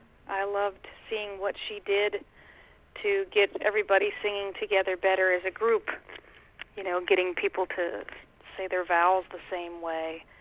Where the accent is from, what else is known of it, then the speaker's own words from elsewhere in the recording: Champaign, Illinois, United States; Oh, boy, I enjoy growing up in Champaign. I know that there was always something to do and always a lot of musical things to go watch.